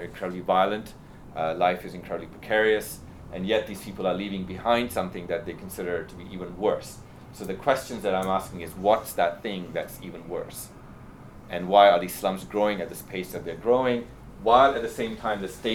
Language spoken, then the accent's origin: English; Pakistan; And interestingly, they're all around this idea of being a minority, which as a Pakistani I found incredibly troubling